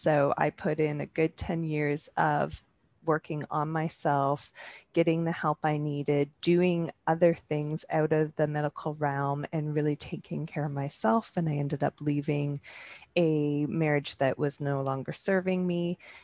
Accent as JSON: {"language": "English", "region": "Ontario", "country": "Canada", "tie": "born or raised there", "said": "Yeah, so I am from Ontario, Canada. Grown up here most of my life"}